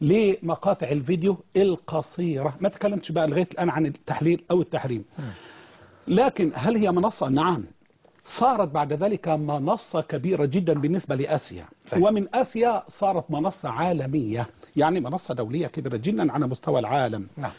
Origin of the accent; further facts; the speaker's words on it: Egypt; عندنا في مصر